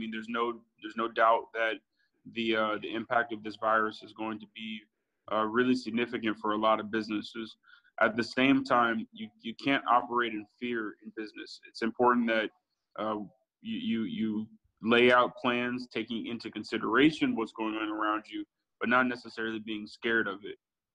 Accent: Atlanta, Georgia, United States; So I grew up in Atlanta, and I ended up going to undergrad in Washington, D.C.

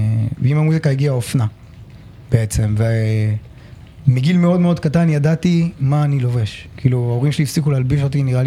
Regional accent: Ashdod, Southern District, Israel; גדלתי באשדוד

